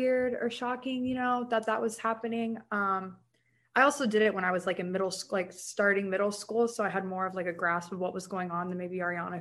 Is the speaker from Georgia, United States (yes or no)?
yes; Alpharetta, Georgia, United States; where we grew up in Alpharetta